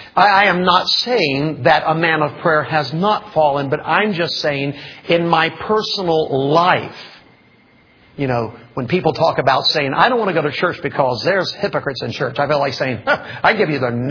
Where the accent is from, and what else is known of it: Little Rock, Arkansas, United States; born there